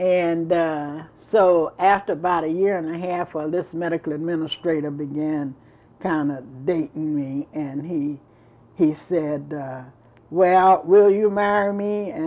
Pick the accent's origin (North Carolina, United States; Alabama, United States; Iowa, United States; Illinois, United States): Illinois, United States; I'm from Southern Illinois.